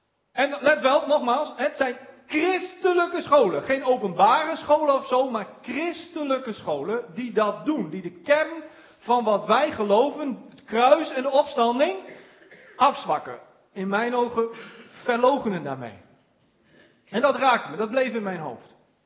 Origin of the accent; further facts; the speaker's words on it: Drenthe, Netherlands; born there; Komt uit Kerkenveld, Alteveer, dat is vlakbij waar ik geboren ben.